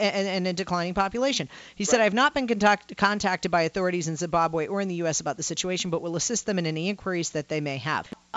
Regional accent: North Dakota, United States; I've been a lifelong hunter since I was a child growing up in North Dakota.

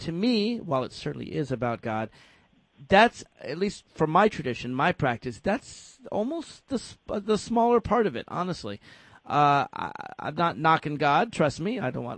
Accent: Nashville, Tennessee, United States; In my own religious experience, I've grown up Jewish. I grew up in Nashville, Tennessee. A lot of people don't think there can be Southern Jews, but actually there are half a million or so of us in the United States.

